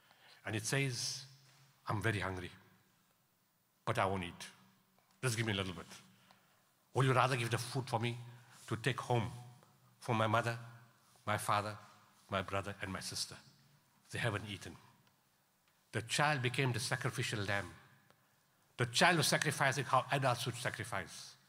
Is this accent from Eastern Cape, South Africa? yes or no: no; Pietermaritzburg, KwaZulu-Natal, South Africa; A few years ago, a police van was driving from my hometown, Pietermaritzburg, to Durban on the N3.